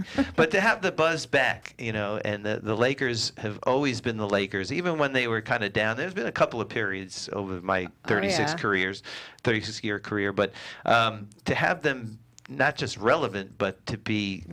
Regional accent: New York, United States; I grew up in New York. I was a huge sports fan, but as a hockey fan mostly.

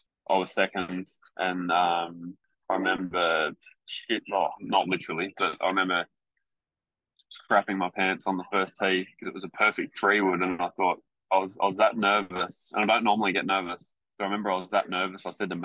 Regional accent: Warrnambool, Victoria, Australia; Yeah, it was great growing up in Warrnambool. Obviously, it's a pretty small town. I think when I was growing up, it was about 25,000 people.

